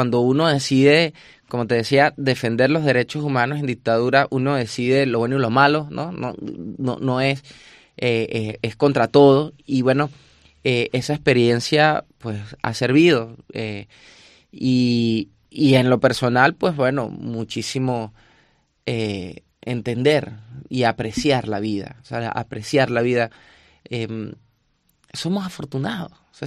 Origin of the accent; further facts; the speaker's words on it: Venezuela; O sea, en teoría, según ellos, no soy venezolano.